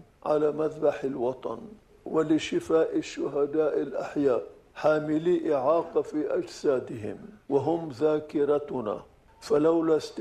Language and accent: Arabic; Lebanon